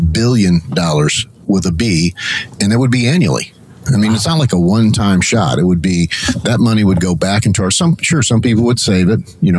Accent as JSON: {"language": "English", "town": "St. Louis", "region": "Missouri", "country": "United States", "tie": "born or raised there", "said": "35 years in small business, born and raised in the St. Louis area, by the way"}